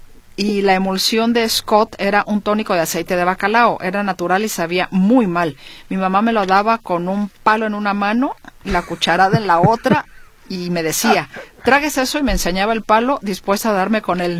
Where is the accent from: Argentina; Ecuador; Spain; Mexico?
Mexico; Guadalajara, Jalisco; yo soy del barrio de Analco y nuestros padres en los años 59 al 61 nos llevaban al balneario